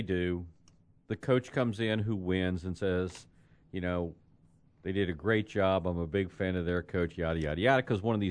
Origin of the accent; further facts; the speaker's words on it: United States; But as an American, I do wish we were better represented in this beautiful procession of world leaders.